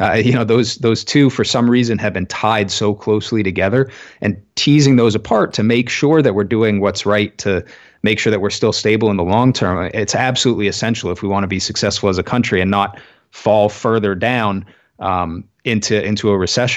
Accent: Maine, United States; In my home state of Maine

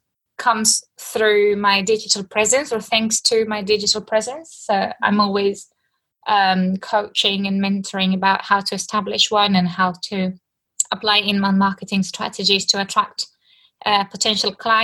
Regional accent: Argentina; moved away as an adult; now in United Kingdom; Yes, I am originally from Argentina, born and raised there. But I moved to the UK when I was 22. That was in 2014.

